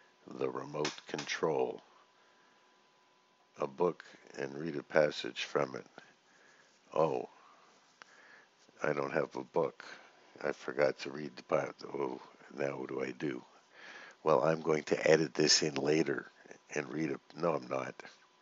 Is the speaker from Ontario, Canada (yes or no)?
yes; Toronto, Ontario, Canada; I am from Toronto.